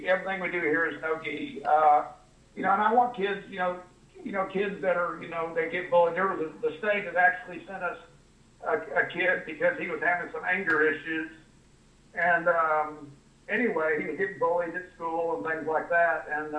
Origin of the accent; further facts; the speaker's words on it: Houston, Texas, United States; when I was a basketball player, you know, I grew up in Houston, you know